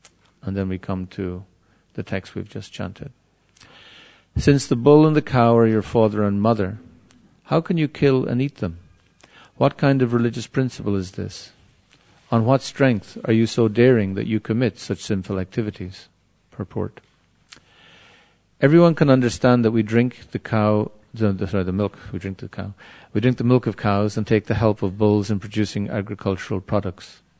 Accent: Ireland; I'm from Ireland

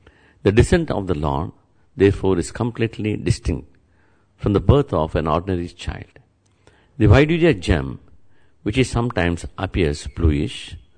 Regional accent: Tirupati, Andhra Pradesh, India; since I am from Tirupati.

